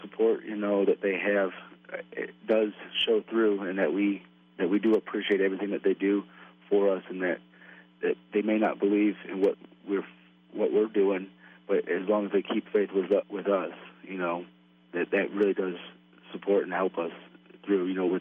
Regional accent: Greenville, Michigan, United States; I am from Greenville, Michigan. Yes, sir.

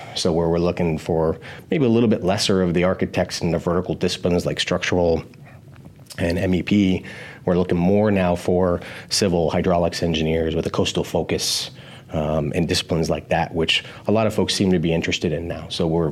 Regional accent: Florida, United States; I grew up in Florida where it's hot 10 months of the year.

